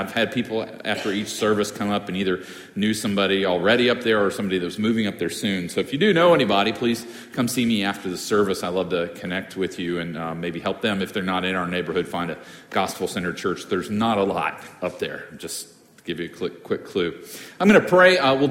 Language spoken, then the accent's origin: English; Boston, Massachusetts, United States; as Clint said. I'm from Boston, and City on a Hill is a bit like Boston. It's a melting pot